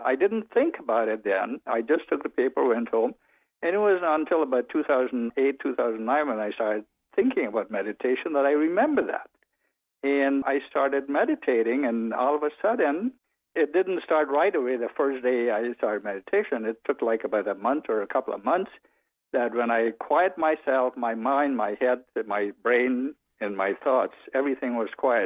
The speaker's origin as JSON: {"language": "English", "country": "Guyana", "tie": "born there", "said": "I was born in Guyana, formerly British Guyana in South America. The fourth of eight children"}